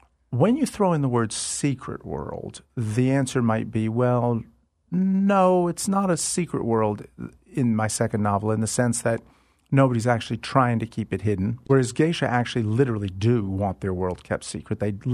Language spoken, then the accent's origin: English; the South, United States; I am a Southerner, and I'm a writer, and you'd think that would make me a Southern writer.